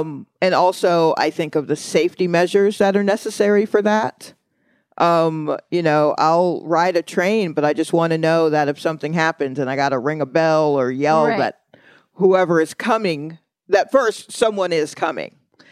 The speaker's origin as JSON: {"language": "English", "town": "Atlanta", "region": "Georgia", "country": "United States", "tie": "born or raised there", "said": "I grew up in Atlanta, and a lot of major areas in Atlanta don't have a sidewalk."}